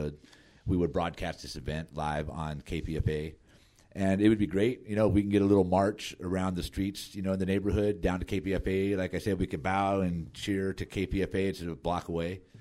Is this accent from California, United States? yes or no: yes; Antioch, California, United States; That's in my hometown and my high school I graduated from in Antioch.